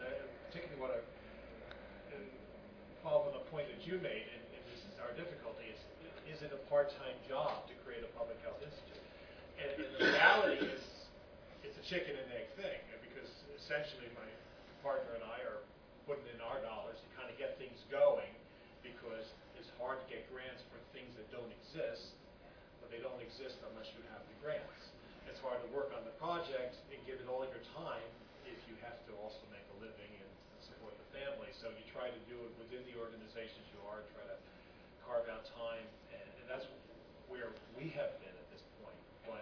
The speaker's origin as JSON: {"language": "English", "region": "New Jersey", "country": "United States", "said": "I'm from New Jersey"}